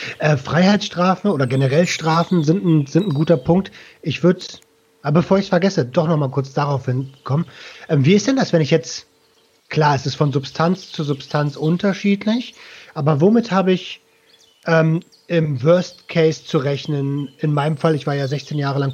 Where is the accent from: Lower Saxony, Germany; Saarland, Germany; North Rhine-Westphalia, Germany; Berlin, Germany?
Berlin, Germany; Berlin, wo ich herkomme